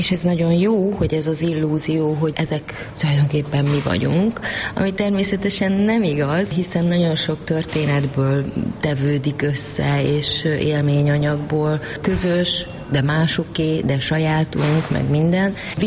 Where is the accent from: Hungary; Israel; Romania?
Romania; Târgu Mureș, Mureș County; born or raised there